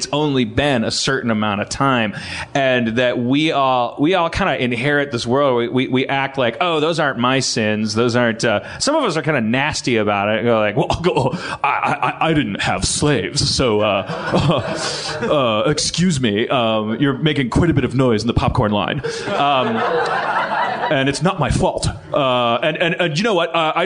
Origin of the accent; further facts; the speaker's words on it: Wisconsin, United States; My big brother, I'm from Wisconsin.